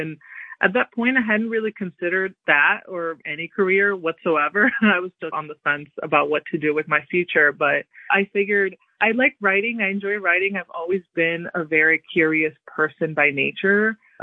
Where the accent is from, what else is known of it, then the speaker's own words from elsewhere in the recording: Girona, Catalonia, Spain; also born or lived in Tarragona; I grew up mostly in Girona, which is an hour north of that. So about between Barcelona and the south of France, to make it easy for people.